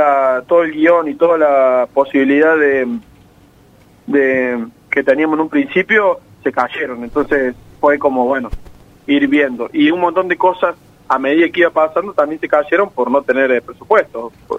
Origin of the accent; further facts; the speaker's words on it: Bell Ville, Córdoba, Argentina; Yo soy de Belleville y cuando era más chico, todavía estaba estudiando y eso